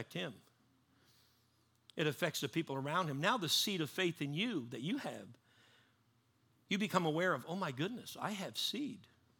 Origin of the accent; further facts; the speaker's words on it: Canada; you guys don't have a lot of snow, but I'm Canadian.